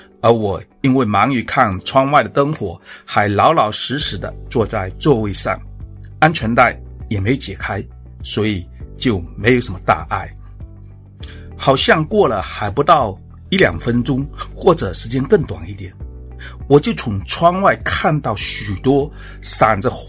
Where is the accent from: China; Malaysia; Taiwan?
China; Fuzhou, Fujian; accent: Fuzhou; now in United States; 我是1997年来到美国的。从我的口音里，大家肯定能够听得出我是一个福州人。移民来美国25年了